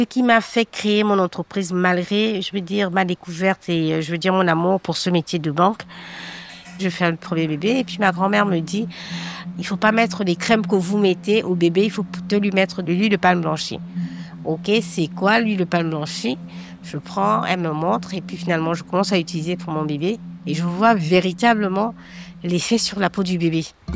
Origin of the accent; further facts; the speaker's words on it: Libreville, Estuaire, Gabon; also born or lived in Woleu-Ntem; je suis née à Mivoula, au Grand Nord, du Wolentem, au Gabon. Et j'ai grandi à Libreville.